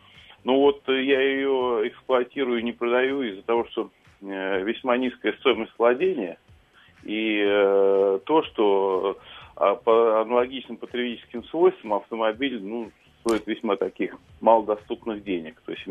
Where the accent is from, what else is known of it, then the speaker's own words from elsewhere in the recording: Moscow, Russia; я из Москвы.